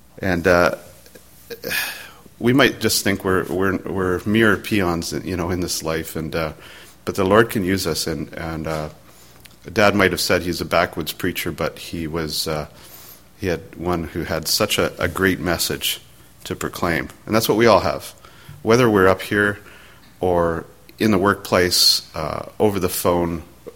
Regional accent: British Columbia, Canada; my hometown of British Columbia.

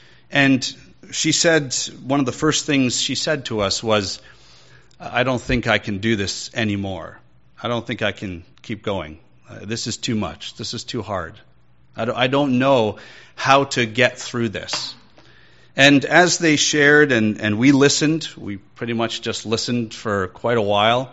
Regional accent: Scotland, United Kingdom; Now, for me, I'm Scottish, okay, so I'm a meat and potatoes guy, right?

